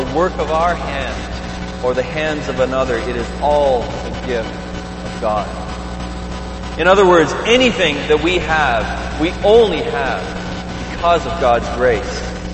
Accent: Canada; sometimes I think that as Canadian Christians, we actually believe that these chairs

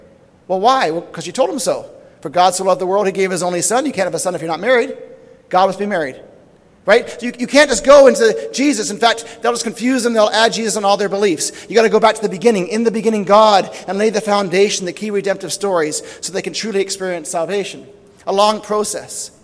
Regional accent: Papua New Guinea; also born or lived in Australia; I'm actually British, so I'm mixed up. I'm from England. I was born in Australia. I grew up in Papua New Guinea, so by citizenship I'm British. By birth I'm Australian. By culture I'm New Guinean.

